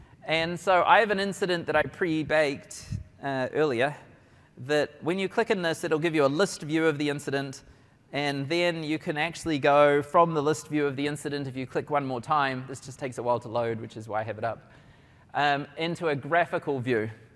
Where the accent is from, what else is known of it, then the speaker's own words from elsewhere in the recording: New Zealand; because I'm a New Zealander